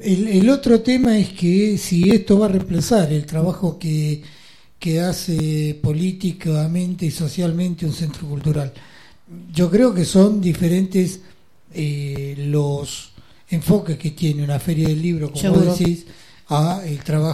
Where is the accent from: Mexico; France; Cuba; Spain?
Spain; Galicia; No sé si está bien pronunciado, porque yo soy gallego, esto es italiano.